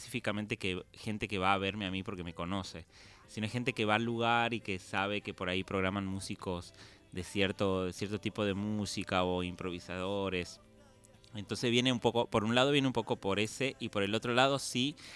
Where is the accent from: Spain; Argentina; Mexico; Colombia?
Argentina; Simoca, Tucumán; Que somos amigos desde muy chicos, somos los dos de Simoca.